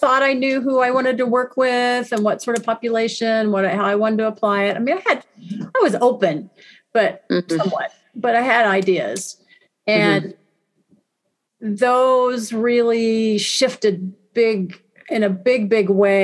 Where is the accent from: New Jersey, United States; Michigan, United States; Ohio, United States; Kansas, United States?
Kansas, United States; I grew up in Kansas. I grew up very close to Kansas State University.